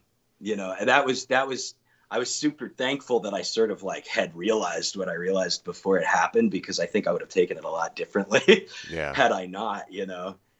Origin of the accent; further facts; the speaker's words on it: Heber, Utah, United States; now in Salt Lake City, United States; So yeah, I was born and raised in Heber. I grew up kind of was down here.